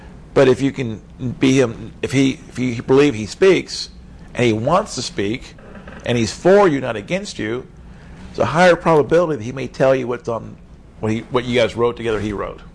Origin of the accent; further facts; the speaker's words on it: Oklahoma, United States; There's nothing good in Texas. I'm from Oklahoma.